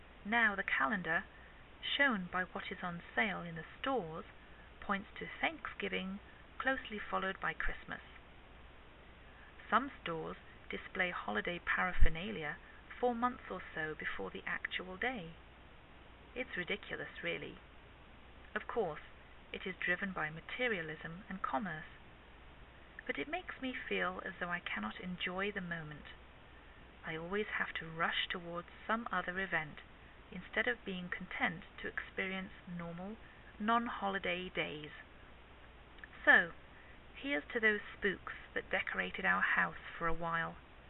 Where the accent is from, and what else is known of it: England, United Kingdom; now in United States